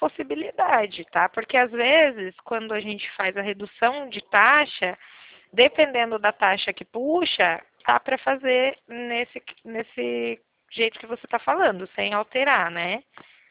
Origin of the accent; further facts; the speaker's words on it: São Paulo, Brazil; Eu sou de São Paulo.